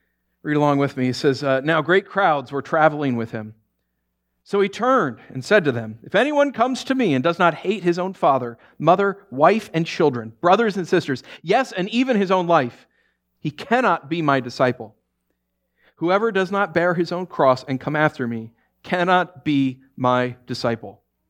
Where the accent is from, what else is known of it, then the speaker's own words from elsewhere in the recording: New York, United States; also born or lived in Los Angeles; You guys know I'm from New York originally